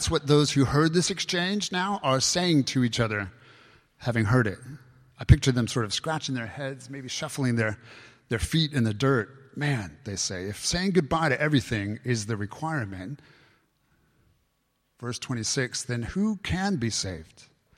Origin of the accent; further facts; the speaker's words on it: United States; moved away as an adult; let me just say that as one who's left my family and friends back in the States, in my home country, to follow Jesus here in this community